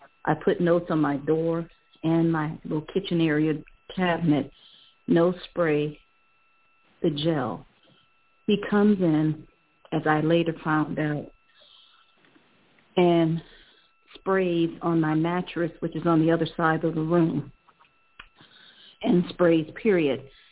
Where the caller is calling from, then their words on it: Ohio, United States; Yes, I'm calling from Ohio.